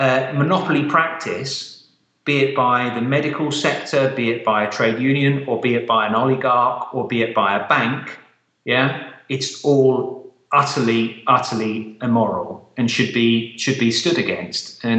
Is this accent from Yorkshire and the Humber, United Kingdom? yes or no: no; London, United Kingdom; where I was brought up in London.